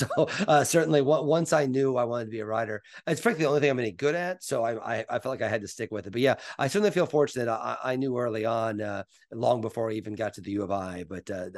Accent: Mattoon, Illinois, United States; I grew up in Mattoon, Illinois, and I remember seeing Ebert on WAND TV in Decatur

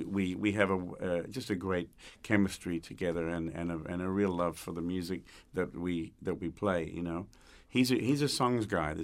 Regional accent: Gunnedah, New South Wales, Australia; But he's from my hometown of Gunnedah, Australia.

